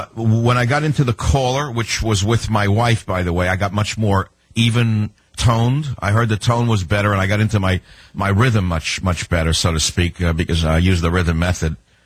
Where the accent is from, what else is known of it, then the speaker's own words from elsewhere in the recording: Queens, New York, United States; I grew up on Utopia Parkway in Queens, New York, in an attached house, one of those little...